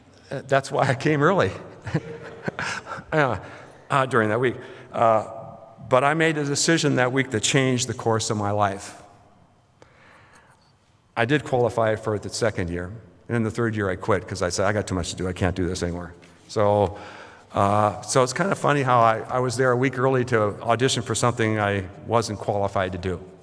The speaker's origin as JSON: {"language": "English", "region": "Minnesota", "country": "United States", "tie": "born or raised there", "said": "I grew up in Minnesota, so when you blew it and you're out in the winter cold, you blew out"}